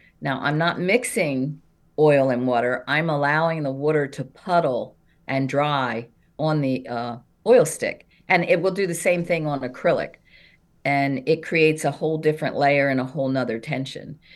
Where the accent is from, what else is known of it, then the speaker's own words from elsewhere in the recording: Wilmington, Delaware, United States; And in my neighborhood growing up in North Wilmington, the city sidewalk ended at my front yard.